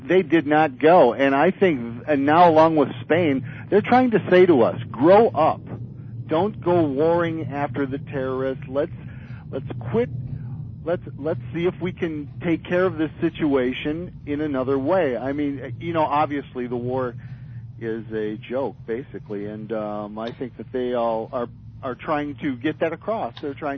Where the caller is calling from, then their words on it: Chicago, Illinois, United States; from Chicago.